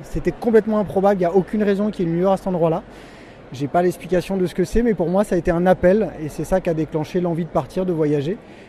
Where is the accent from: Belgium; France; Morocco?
France; Auvergne-Rhône-Alpes; on est très ancré nous chez nous en Savoie, puisque du coup moi je suis passionné de montagne, ma femme est agricultrice là-bas.